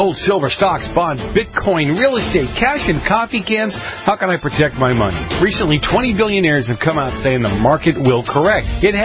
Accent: Boston, Massachusetts, United States; I grew up in Boston. I would say that we're the first toughest people, but I don't want to start a riot.

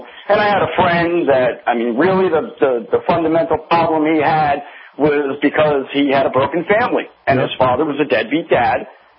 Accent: New Jersey, United States; I'm from New Jersey, but after a couple of years, your blood thins out.

